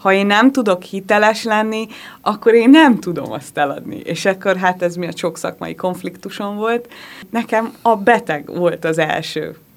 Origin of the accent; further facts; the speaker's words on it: Kőszeg, Vas, Hungary; annó Kőszegen, mert én onnan származom